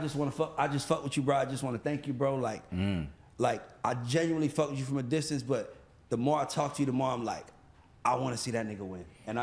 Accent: Queens, New York, United States; You can go anywhere in the world and say I'm from Queens, and people are gonna be like, what? And it's gonna be a connection there.

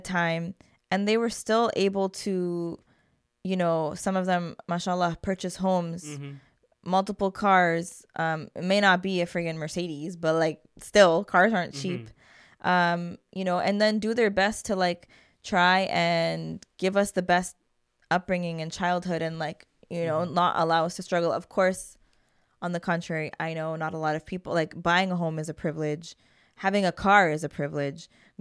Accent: Canada; I was born and raised in Canada

